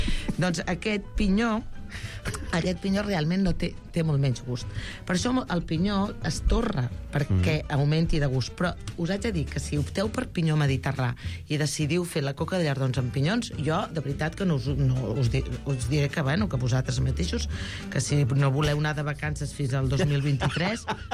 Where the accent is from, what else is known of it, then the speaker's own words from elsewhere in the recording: Catalonia, Spain; la Catalunya Vella, que és d'on som, bueno, d'on sóc jo, i d'on som, som fills del llard.